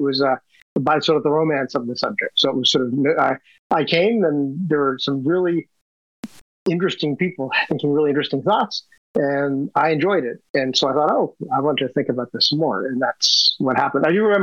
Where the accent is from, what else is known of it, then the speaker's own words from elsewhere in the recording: Canada; moved away as an adult; now in United States; So I'm Canadian. I was born in Canada and grew up there until graduate school. But I've lived in the U.S. since